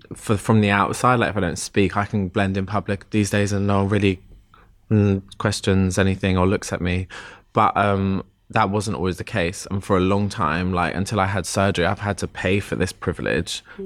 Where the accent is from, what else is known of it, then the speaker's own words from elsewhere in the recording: London, United Kingdom; growing up in London, your spidey senses go